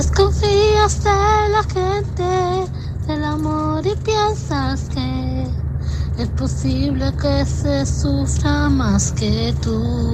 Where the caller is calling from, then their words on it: Coín, Andalusia, Spain; Soy vuestra fan de Coim Málaga